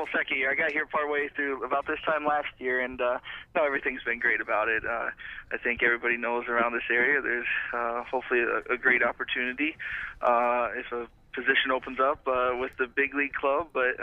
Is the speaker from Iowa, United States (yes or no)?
yes; Iowa, United States; Growing up in Iowa, you know, there's no for wrestling.